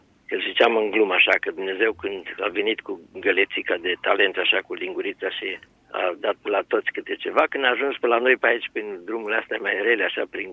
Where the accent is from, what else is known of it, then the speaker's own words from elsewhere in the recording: Romania; now in New Jersey, United States; sunt director la o filarmonică aici în New Jersey, nu știu, dar am crescut în România.